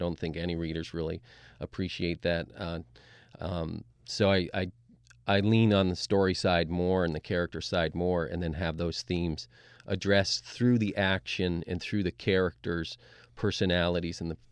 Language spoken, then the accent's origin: English; Vermont, United States; I've lived up north, and I grew up in Vermont. I'm a native Vermonter